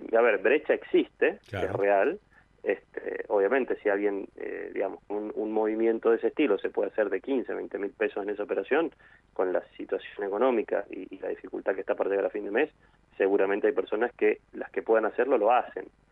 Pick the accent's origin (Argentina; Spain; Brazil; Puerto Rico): Argentina; si nosotros como argentinos lo que hemos hecho con la posibilidad de emitir moneda, hemos sido tremendamente descuidados